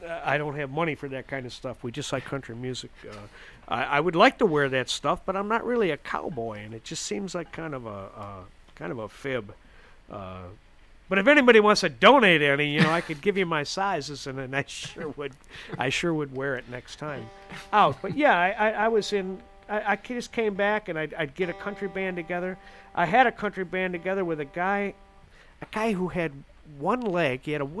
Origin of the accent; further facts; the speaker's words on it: Roseville, United States; That's like, I came from Roseville, man.